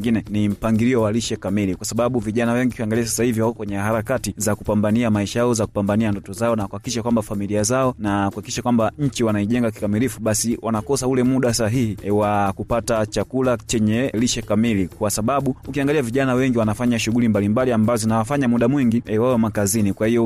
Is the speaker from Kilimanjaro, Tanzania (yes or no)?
no; Mbeya, Tanzania; natokea mkoa wa Mbeya.